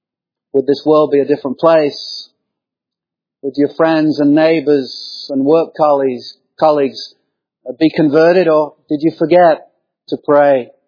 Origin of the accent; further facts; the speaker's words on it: England, United Kingdom; as I did growing up in England in a Roman city.